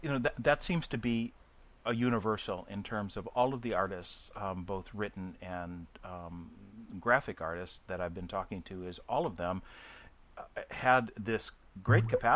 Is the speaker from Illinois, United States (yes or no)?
yes; Chicago, Illinois, United States; My hometown, don't you know?